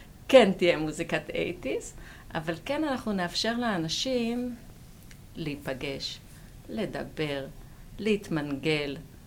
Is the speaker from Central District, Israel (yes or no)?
yes; Kfar Saba, Central District, Israel; אנחנו הולכים להיות בני 50, חלקנו כבר, חלקנו עומדים להיות בני 50, ורובנו גדלנו בכפר סבא של פעם, כפר סבא של הפרדסים, שהייתה כפר קטן.